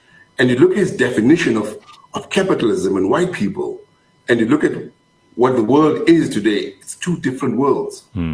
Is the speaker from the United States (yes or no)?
no; South Africa; If I'm saying I am South African, who is South African?